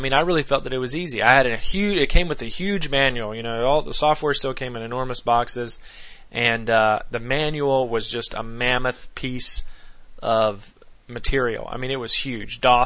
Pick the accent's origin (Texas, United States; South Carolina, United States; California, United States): South Carolina, United States; Myrtle Beach; The computer store, where I grew up in Myrtle Beach, there were very few computer stores in town